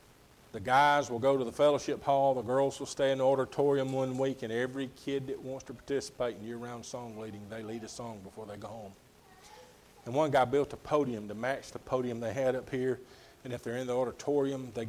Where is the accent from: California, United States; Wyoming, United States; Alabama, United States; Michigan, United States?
Alabama, United States; Now remember, I'm from Alabama and I'm slower than most folks.